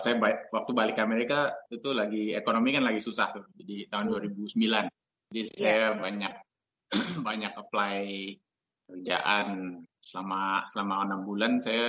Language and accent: Indonesian; Jakarta, Indonesia; born there; Jakarta. Jakarta, Indonesia.